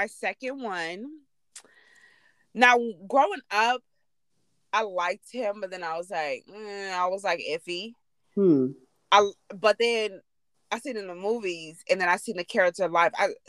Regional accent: Missouri, United States; And then just growing up in Missouri, and there were so many Poison Ivy plants everywhere.

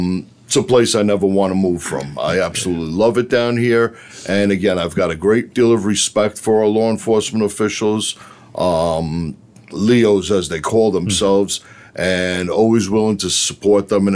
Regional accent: New York, United States; moving down here 4 years ago, I came from New York. As you can tell, I don't have the Southern accent.

